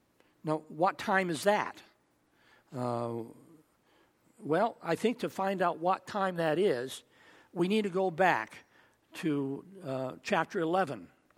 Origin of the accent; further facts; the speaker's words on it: California, United States; I'm from California, because a lot of people from Arizona resent the fact that we Californians have been moving into the state.